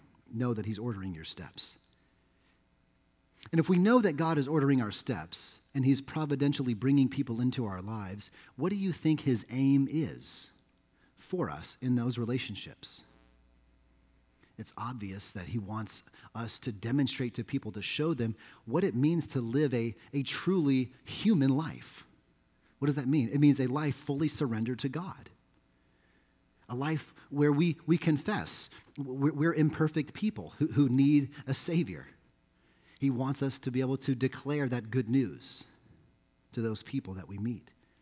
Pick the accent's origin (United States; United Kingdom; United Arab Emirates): United States; Florida; also born or lived in Hawaii; as we grew up and lived in Florida, and when I became a pastor, the only church that came calling was a church in rural Iowa.